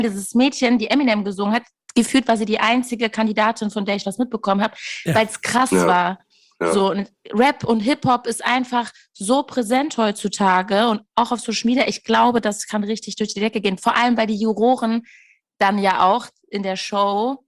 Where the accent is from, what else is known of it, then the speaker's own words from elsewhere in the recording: Castrop-Rauxel, North Rhine-Westphalia, Germany; Ich komme wirklich aus Castrop-Rauxel.